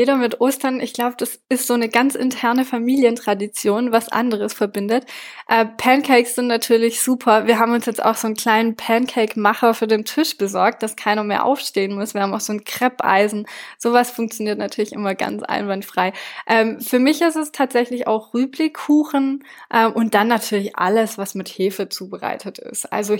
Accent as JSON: {"language": "German", "country": "France", "tie": "born or raised there", "said": "ich bin ja in Frankreich aufgewachsen"}